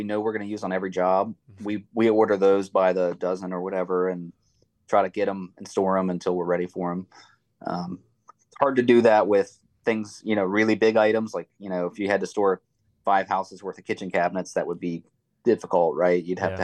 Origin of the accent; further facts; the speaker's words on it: Maryland, United States; I'm from Maryland originally, and there was a lot of competition up there.